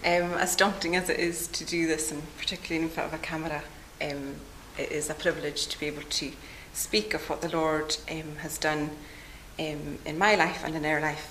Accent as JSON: {"language": "English", "town": "Harris", "region": "Scotland", "country": "United Kingdom", "tie": "born or raised there", "said": "I am a district nurse in Harris here, and I am originally from Harris, born and brought up here in a very happy home with my two sisters and my parents, and we were what I would say a church-going family."}